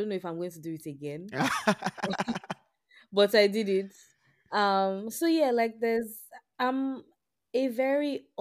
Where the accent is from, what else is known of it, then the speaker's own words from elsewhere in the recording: Nigeria; It, but like, I'm Nigerian, I'm in my 20s, I'm a software engineer